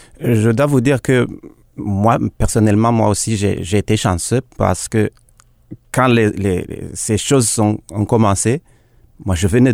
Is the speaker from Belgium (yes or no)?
no; Burundi; moved away; je suis parti du Burundi en 2002. C'était pas facile non plus pour quitter le Burundi pour arriver ici.